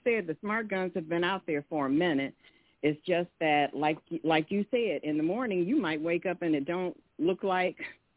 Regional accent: Detroit, Michigan, United States; from Detroit.

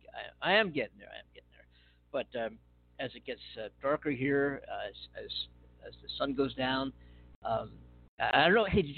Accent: Philadelphia, Pennsylvania, United States; I grew up in outside of Philadelphia, and, you know, Christmas is synonymous with it, winter and December and being cold, and you come to California

